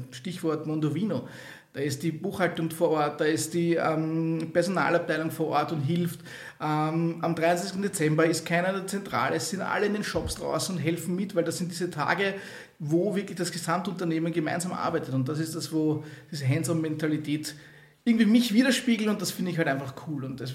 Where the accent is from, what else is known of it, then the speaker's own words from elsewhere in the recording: Lower Austria, Austria; die Thermenregion, weil das ist meine Heimatregion